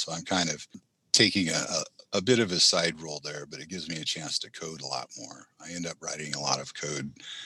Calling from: Oakland, California, United States; In my home due to COVID in Oakland, California.

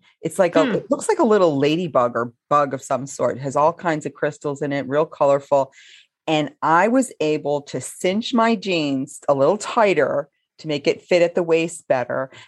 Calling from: South Carolina, United States; I'm coming from South Carolina, just south of Charlotte.

